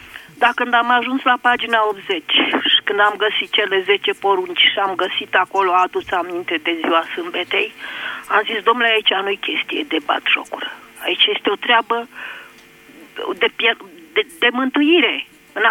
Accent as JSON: {"language": "Romanian", "town": "Piatra Neamț", "region": "Neamț County", "country": "Romania", "said": "din Piatra Neamț."}